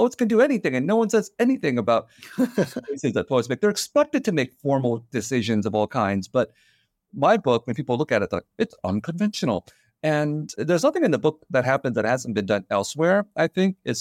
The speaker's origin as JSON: {"language": "English", "town": "San Jose", "region": "California", "country": "United States", "tie": "born or raised there", "said": "And I grew up in California in a city called San Jose that is predominantly white, Asian, and Latino."}